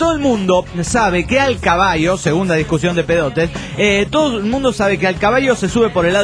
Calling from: Santa Fe, Argentina; Hola, soy … de Santa Fe, capital, República Argentina.

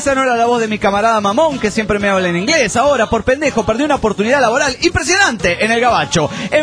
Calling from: Chihuahua, Mexico; de Chihuahua, México.

